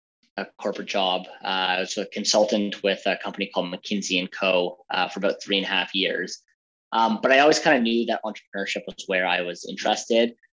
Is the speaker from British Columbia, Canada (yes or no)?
no; Ontario, Canada; So I actually grew up, I'm from Toronto, Ontario. So I grew up actually a couple hours north of there in a very small town.